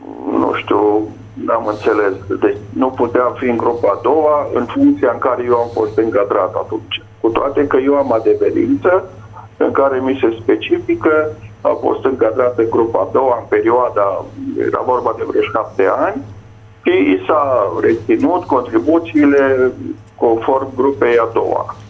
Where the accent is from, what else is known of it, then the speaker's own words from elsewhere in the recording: Timișoara, Timiș County, Romania; Bună ziua, sunt din Timișoara.